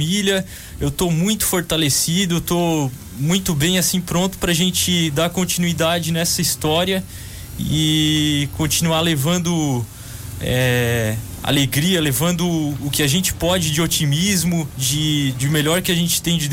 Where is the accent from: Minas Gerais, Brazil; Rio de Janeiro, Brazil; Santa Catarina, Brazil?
Santa Catarina, Brazil; Brusque; com a pandemia voltei para Brusque, né? Como a galera já conversou bastante aqui, eu sou aqui de Brusque mesmo.